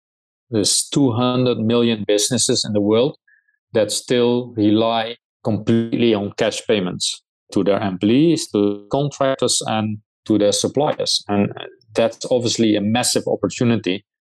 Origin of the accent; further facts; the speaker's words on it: Netherlands; English is a second language; I grew up in the Netherlands, so hence my accent.